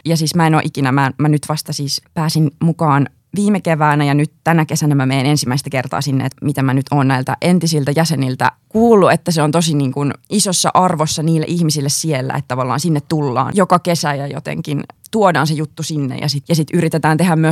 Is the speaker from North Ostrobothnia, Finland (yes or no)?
no; Tampere, Pirkanmaa, Finland; Mä asun itse, mä oon kotoisin Tampereelta ja mä asun Tampereella ja mä aion jäädä Tampereelle, koska mä rakastan Tamperetta.